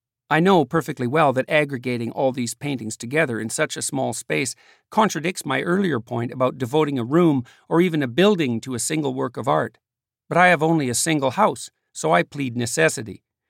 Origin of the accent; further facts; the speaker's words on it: Western Canada, Canada; reminiscent of where I grew up in Western Canada.